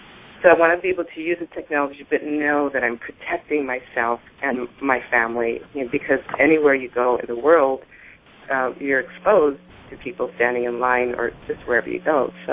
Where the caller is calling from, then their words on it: Los Angeles, California, United States; From Los Angeles.